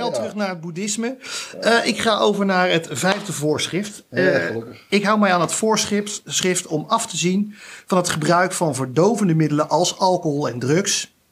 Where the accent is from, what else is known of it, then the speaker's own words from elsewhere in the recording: Flanders, Belgium; accent: Flemish; Daar jullie over mijn Vlaamse tongval rollen